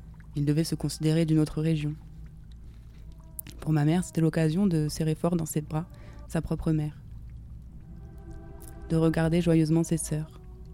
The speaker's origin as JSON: {"language": "French", "region": "Brittany", "country": "France", "tie": "born there", "said": "Je suis un peu de l'Algérie, un peu de la France. Je suis née en Bretagne, au bord des falaises."}